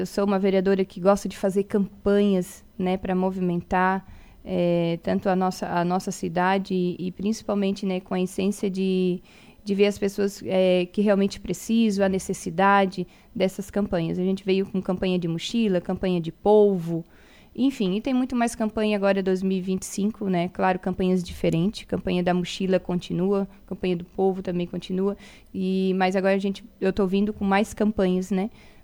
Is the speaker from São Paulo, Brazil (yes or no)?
no; Morro da Fumaça, Santa Catarina, Brazil; eu sou de Morro da Fumaça, e eu tenho muito orgulho de falar da minha cidade